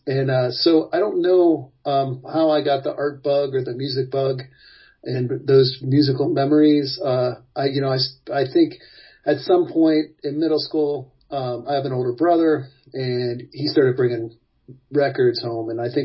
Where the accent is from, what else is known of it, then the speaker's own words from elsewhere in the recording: Georgia, United States; I grew up in outside of Atlanta, and at that time, when I grew up, there was a lot of space